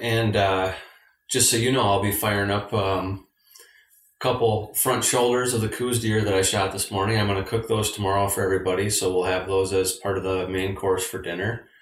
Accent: United States; I mean, I feel like as an American, a lot of times folks generalize Mexico as if it's like a city, you know?

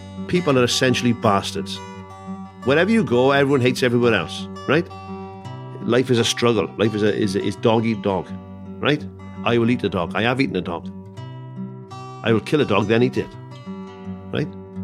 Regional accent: Ukraine; I was a small child growing up in the Ukraine area of what was then the Soviet Union.

